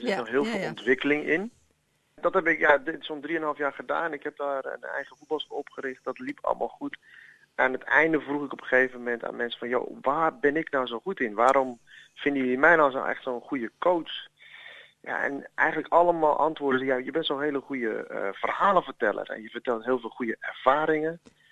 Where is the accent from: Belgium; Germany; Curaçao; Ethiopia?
Ethiopia; Dutch is a second language; now in Netherlands; We zijn uit Ethiopië gevlucht naar Nederland toe.